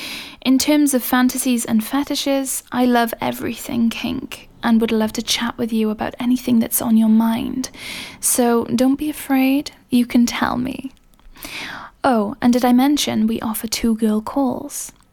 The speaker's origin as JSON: {"language": "English", "country": "United Kingdom", "accent": "British", "said": "just to give you the pleasure of listening to my seductive British accent."}